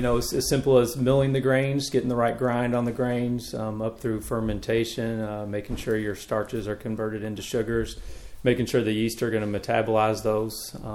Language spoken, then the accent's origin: English; Louisville, Kentucky, United States; I was born here in Louisville, raised in Kentucky, Louisville, Kentucky.